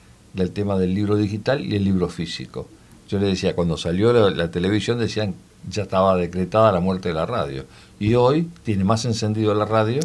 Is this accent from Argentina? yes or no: yes; Devoto, Buenos Aires, Argentina; also born or lived in Villa Bosch; yo nací, viví en Devoto y después me fui a vivir a Villa Bosch, que era mucho campo